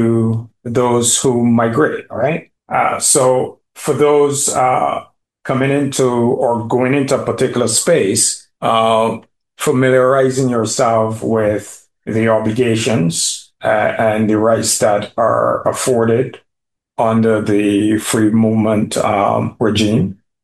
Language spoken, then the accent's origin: English; Barbados; specifically for Barbados, my home country.